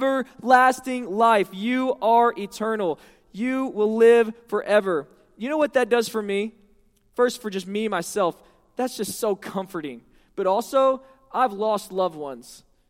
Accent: Houston, Texas, United States; I grew up in Houston

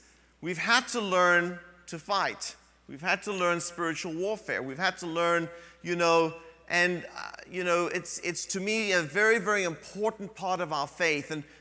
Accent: South Africa; Now, when I was a kid, I grew up in South Africa

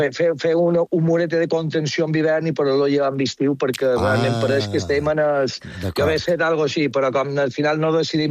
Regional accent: Palma, Balearic Islands, Spain; born there; me recordo quan jo vaig néixer aquí a Platja de Palma fa 53 anys

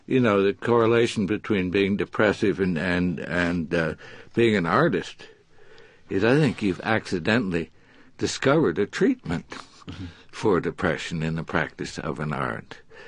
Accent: Indianapolis, Indiana, United States; And I must say that growing up in Indianapolis, as I went and listened to African American music, and man, it helped me a lot too.

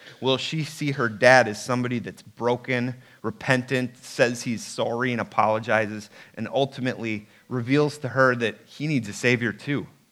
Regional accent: Wisconsin, United States; moved away as an adult; my wife and I, we moved here 6 months ago from Wisconsin, born and raised in Wisconsin, huge Packer fan. I love cheese more than cereal.

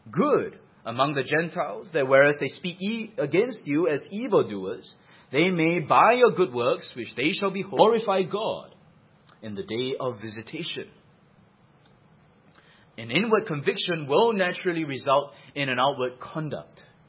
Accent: Singapore; Of course, then you tell them, oh, we're from Singapore. Where's Singapore? And then you give an explanation.

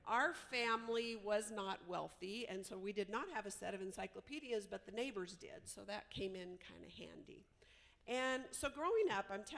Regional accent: Bend, Oregon, United States; I grew up in Oregon, and I could learn what the entire country was like without ever leaving Oregon just by studying a map. So Oregon, I understood. We grew up in Bend

